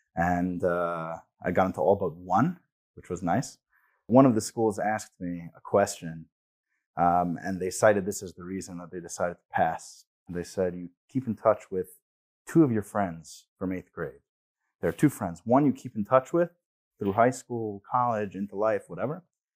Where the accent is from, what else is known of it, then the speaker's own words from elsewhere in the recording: Brooklyn, New York, United States; as you said. I grew up in Brooklyn, New York. I'm a father, a husband, a son, a brother. I'm the oldest of six.